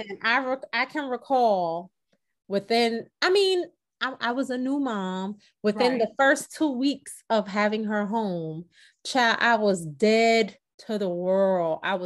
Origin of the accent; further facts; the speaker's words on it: Brooklyn, New York, United States; I mean, I'm from Brooklyn. I'm a little rough around the edges, you know?